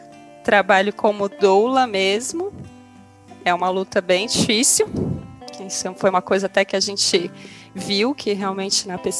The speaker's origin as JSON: {"language": "Portuguese", "region": "São Paulo", "country": "Brazil", "said": "Eu sou daqui da capital de São Paulo"}